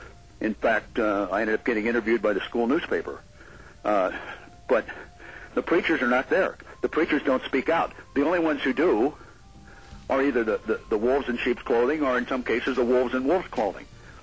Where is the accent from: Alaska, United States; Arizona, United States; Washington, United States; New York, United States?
Washington, United States; Yeah, I'm from Eastern Washington, not from Michigan.